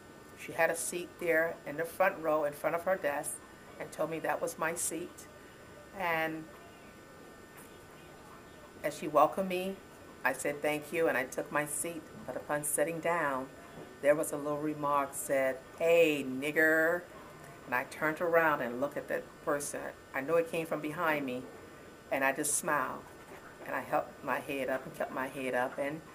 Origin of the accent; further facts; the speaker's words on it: Miami, Florida, United States; I was raised up here in Miami, born and raised in Miami, Florida, on 71st Terrace and 13th Avenue.